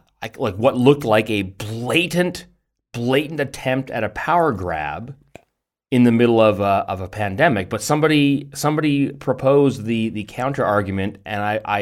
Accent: Canada; but also I'm Canadian still, so there is some skin in the game, just less than normal.

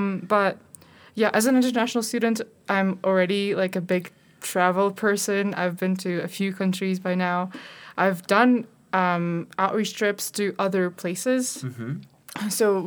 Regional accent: Ukraine; English is a second language; And I'm originally from Ukraine.

